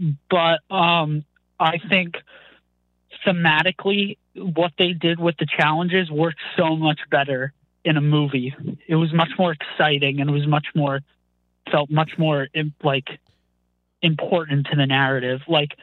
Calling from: New Jersey, United States; New Jersey.

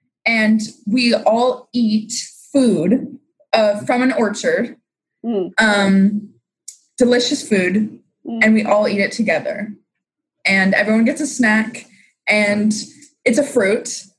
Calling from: Lawrence, Kansas, United States; From Lawrence, Kansas.

